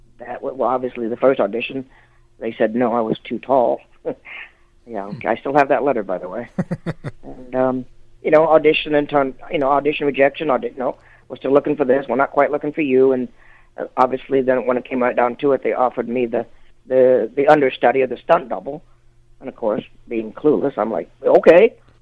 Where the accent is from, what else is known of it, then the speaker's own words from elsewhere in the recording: Michigan, United States; moved away as an adult; now in California, United States; I'm from the Midwest and Michigan, and I left when I was 20 years old. I had $41 in my pocket.